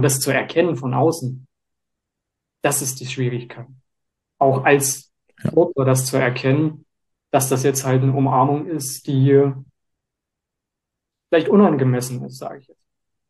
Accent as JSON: {"language": "German", "town": "Leipzig", "region": "Saxony", "country": "Germany", "said": "Ich bin ja aus Leipzig"}